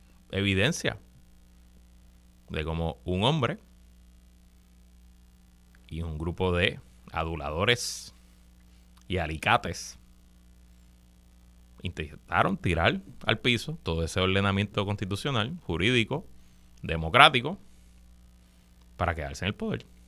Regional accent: Puerto Rico; aún si los Estados Unidos nunca hubiera invadido a Puerto Rico, es más, si todavía nosotros fuéramos provincia española

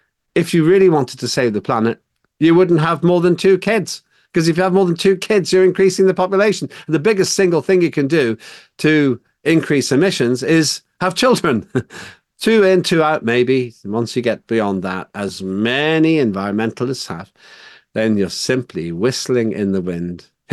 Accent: Northern Ireland, United Kingdom; I grew up in Northern Ireland.

